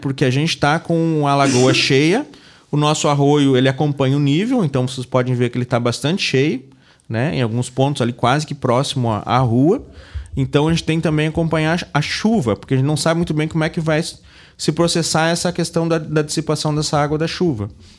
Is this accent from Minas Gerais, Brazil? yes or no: no; Palmeira das Missões, Rio Grande do Sul, Brazil; Palmeiras Missões